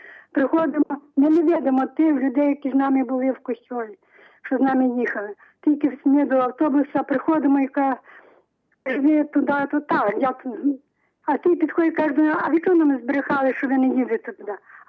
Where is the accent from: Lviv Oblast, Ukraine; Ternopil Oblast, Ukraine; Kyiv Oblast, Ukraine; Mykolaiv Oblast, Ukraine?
Ternopil Oblast, Ukraine; я сама з Тернопільщини